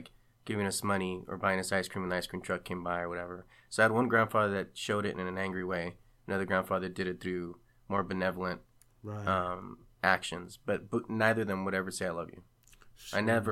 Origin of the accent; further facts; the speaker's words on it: East Los Angeles, California, United States; I grew up in East LA. We lived in a house behind my grandfather's house, or rather my uncle's house where my grandfather lived.